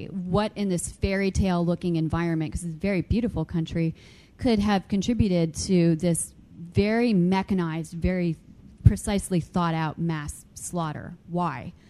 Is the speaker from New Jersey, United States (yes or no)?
yes; New Jersey, United States; I grew up in New Jersey, with all sorts of hiding places in my house for when the Nazis came to get me